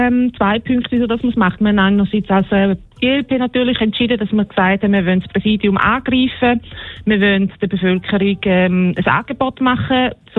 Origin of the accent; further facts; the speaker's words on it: St. Gallen, Switzerland; moved away as an adult; now in Winterthur, Switzerland; Meine Eltern bzw. meine Großeltern sind in den 60er Jahren in die Schweiz gekommen. Ja, und ich bin da geboren und aufgewachsen und bin dann vor über 15 Jahren, ja genau, aus dem Toggenburg fürs Studium nach Winterthur zuerst gezogen und nachher auf Zürich.